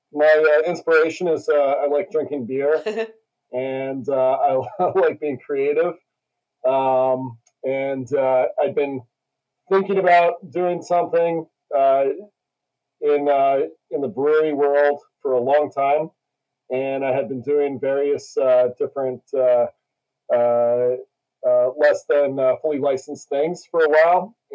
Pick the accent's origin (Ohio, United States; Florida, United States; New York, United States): New York, United States; New York City; now in Sag Harbor, United States; I grew up born and raised in New York City. Went to Bronx Science for high school.